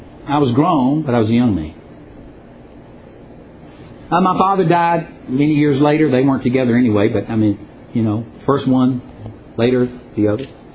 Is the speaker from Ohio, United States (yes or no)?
no; Louisiana, United States; Well, it's based on a true story out of Louisiana. That's my home state. I don't know that I'm necessarily proud of that.